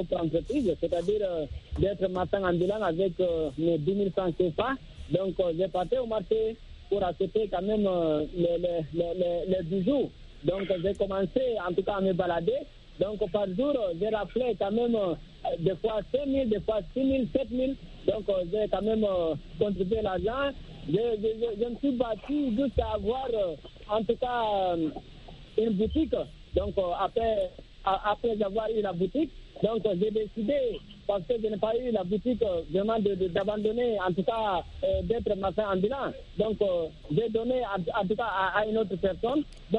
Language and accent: French; Guinea; now in Cameroon; moi aussi, je suis originaire de la Guinée-Conakry.